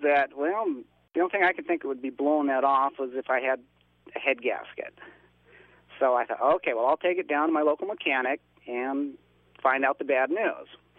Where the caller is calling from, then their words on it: Vancouver, Washington, United States; from Vancouver, Washington.